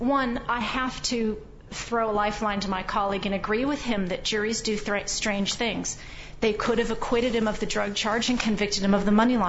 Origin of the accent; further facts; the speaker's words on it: California, United States; Under state sentencing schemes, I'm from California, you're looking at strikes.